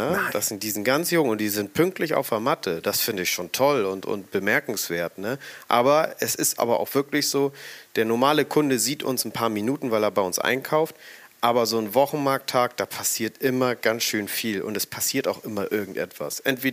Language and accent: German; Hamburg, Germany; Also ich bin aus Hamburg und genauer gesagt aus dem Süden, also aus vier Landen.